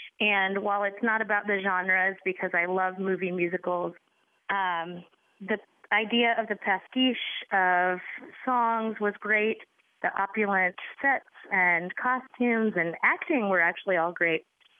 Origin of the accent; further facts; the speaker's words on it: Durham, North Carolina, United States; I'm from Durham, North Carolina.